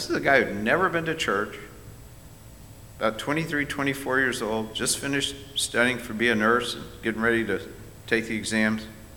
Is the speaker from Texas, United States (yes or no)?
no; Tampa, Florida, United States; I grew up in Tampa